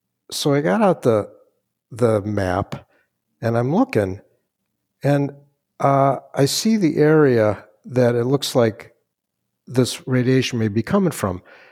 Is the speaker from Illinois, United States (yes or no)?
yes; Chicago, Illinois, United States; So I'm from Chicago, and a man who has since passed away ran a firm that I knew about